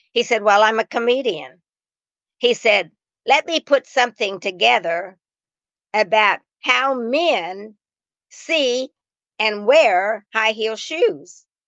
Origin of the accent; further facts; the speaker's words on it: Columbus, Indiana, United States; I remember in my hometown in Columbus, Indiana, we brought in somebody from New York to do a production.